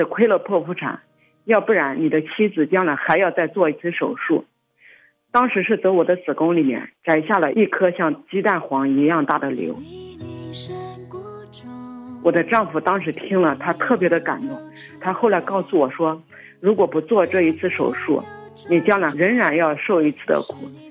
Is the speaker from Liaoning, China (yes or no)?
no; Anhui, China; 弟兄姊妹平安，我是安徽的